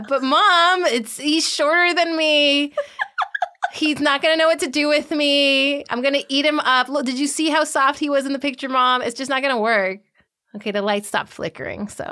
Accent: India; I am from India.

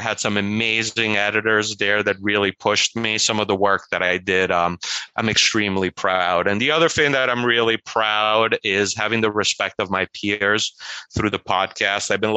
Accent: Italy; You know, I was growing up in Italy and I was always kind of like the foreigner.

